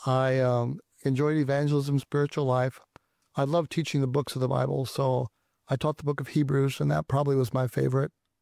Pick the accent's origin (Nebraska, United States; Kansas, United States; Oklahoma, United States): Nebraska, United States; Omaha; I grew up in the Omaha area and did not grow up in a home that was active spiritually.